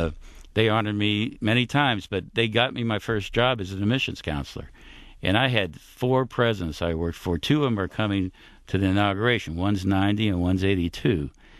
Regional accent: Dayton, Ohio, United States; But I grew up mainly in Dayton, Ohio. I'm the grandson of three Italian immigrants

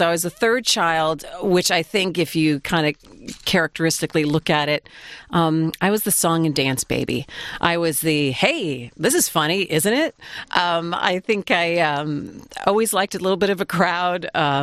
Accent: Troy, Michigan, United States; I grew up in Southeast Michigan. I grew up in Troy, and I never thought that I would end up in the same place that I grew up.

